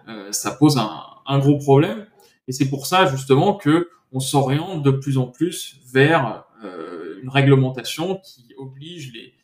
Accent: France; il y a des problématiques aussi tout simplement en tant que Français.

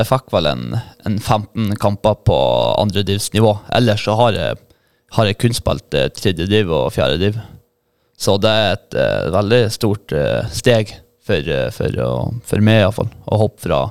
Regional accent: Vevelstad, Nordland, Norway; Nei, jeg jo fra, det en liten halvøy som heter Vevelstad. Vevelstad, vi sier Vevelstad. Mm. Og det jo, det grenser til Mosjøen

